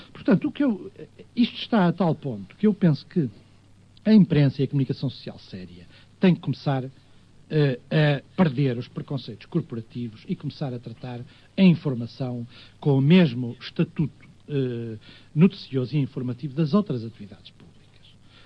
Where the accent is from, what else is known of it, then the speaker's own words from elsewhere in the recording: Porto, Portugal; Eu que sou do Porto, lembro-me muito bem das cheias da Baixa do Porto.